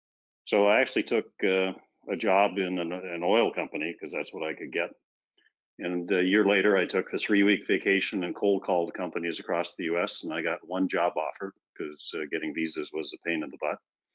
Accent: Canada; moved away as an adult; now in United States; I'm Canadian.

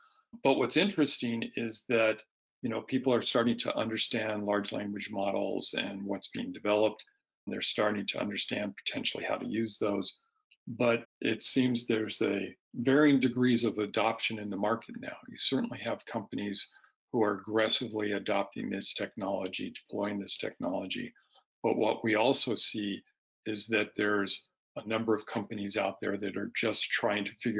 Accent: California, United States; I grew up in the Bay Area, and I was interested in technology, and that was the early days of technology starting to happen in the Bay Area.

